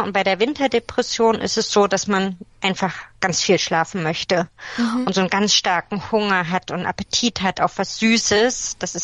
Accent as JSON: {"language": "German", "town": "Leipzig", "region": "Saxony", "country": "Germany", "said": "ich bin aus Leipzig."}